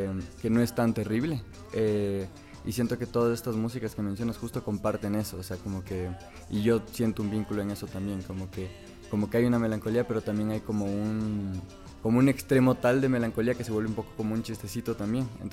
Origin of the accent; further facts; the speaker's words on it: Quito, Pichincha, Ecuador; Yo soy de Quito, es una ciudad extremadamente religiosa. Hay iglesias en cada esquina